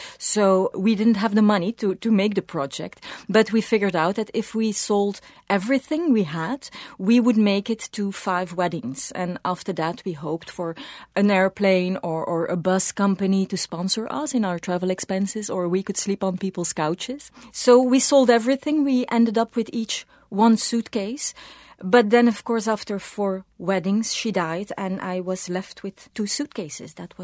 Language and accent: English; Belgium; I'm from Belgium.